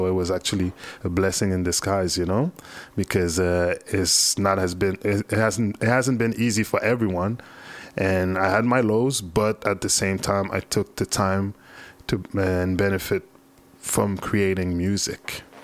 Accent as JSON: {"language": "English", "town": "Montreal", "region": "Quebec", "country": "Canada", "tie": "born there", "said": "I was born in Montreal, my parents are from Haiti, you know, I'm from the second generation, the wave of the second generation who came here, my father came here first."}